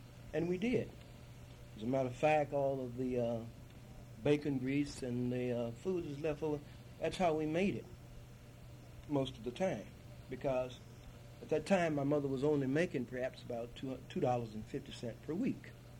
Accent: Cleveland, Mississippi, United States; I was born and reared in Cleveland, Mississippi.

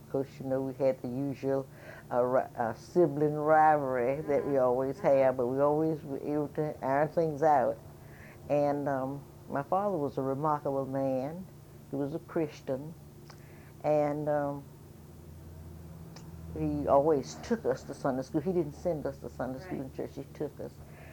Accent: United States; Well, I was born in Halifax County, mm-hmm. and in a little community called the Eden Church Community.

